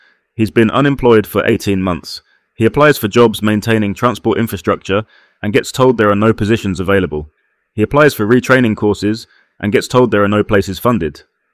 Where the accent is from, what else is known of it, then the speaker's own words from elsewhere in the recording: Botley, South East England, United Kingdom; Growing up in Botley, I watched my sister navigate a world that wasn't built for her wheelchair.